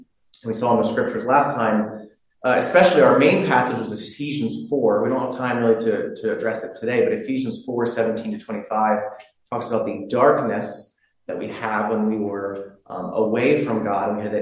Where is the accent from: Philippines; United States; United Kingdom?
United States; So, you know, me as an American, I'm going there